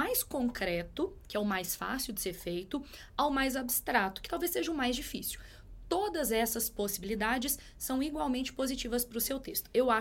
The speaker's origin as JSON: {"language": "Portuguese", "town": "Belo Horizonte", "region": "Minas Gerais", "country": "Brazil", "said": "Aqui em Belo Horizonte, por exemplo, eu sou belo-horizontina"}